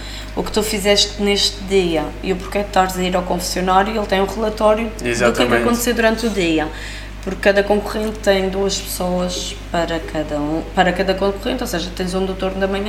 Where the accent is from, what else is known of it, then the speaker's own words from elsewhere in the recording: Ribeira Brava, Madeira, Portugal; Eu costumo dizer, já era conhecida na minha aldeia. Porque eu antes da Casa dos Escritos fiz Playboy, e fazer Playboy sendo da Ribeira Brava